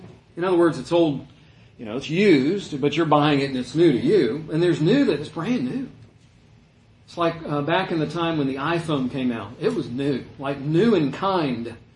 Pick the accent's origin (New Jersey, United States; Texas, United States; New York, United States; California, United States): Texas, United States; Port Arthur; born there; I was born in Port Arthur. Total different county, Jefferson County. Way far away east now. About 100 miles from Conroe, I guess.